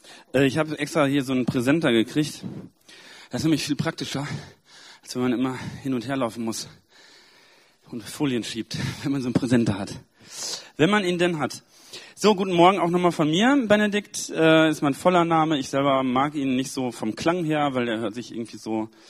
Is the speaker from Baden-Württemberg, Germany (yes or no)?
no; Münster, North Rhine-Westphalia, Germany; Meine Eltern wohnen in Münster, kommen aus Münster. Und ich komme auch aus Münster.